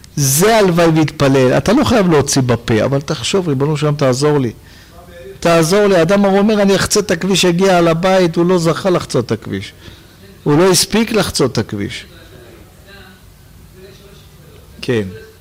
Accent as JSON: {"language": "Hebrew", "town": "Jerusalem", "region": "Jerusalem District", "country": "Israel", "tie": "born or raised there", "said": "הייתי ילד, גדלנו בשכונת בית וגן בירושלים."}